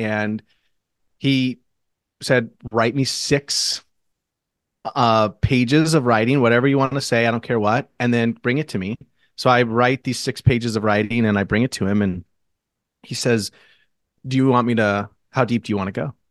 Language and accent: English; Boise, Idaho, United States; now in Portland, United States; No, I grew up in Boise, Idaho. I came to Portland because, you know, it was like the weird place in the country to go